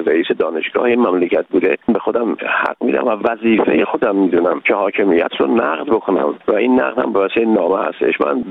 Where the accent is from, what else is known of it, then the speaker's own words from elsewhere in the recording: Iran; من یه ایرانی هستم